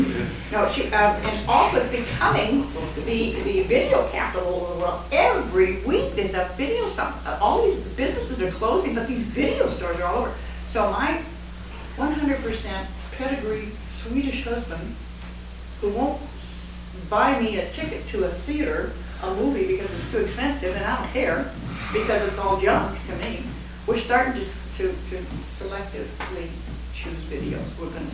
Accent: Turlock, California, United States; I'm from Turlock, California. The highest amount, the most churches in the United States are in Turlock.

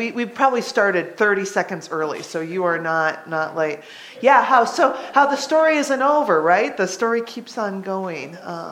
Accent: Redmond, Washington, United States; I've been coming to Holden since I was in confirmation because I grew up in Redmond, Washington.

